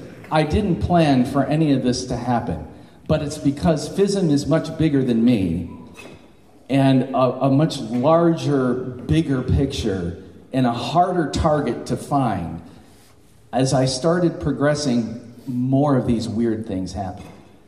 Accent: Adrian, Michigan, United States; He's from my hometown of Adrian, Michigan.

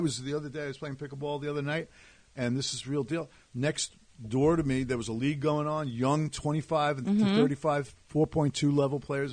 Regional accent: Brooklyn, New York, United States; It's funny, when I was younger, growing up in Brooklyn, you know, there were these things called mopeds.

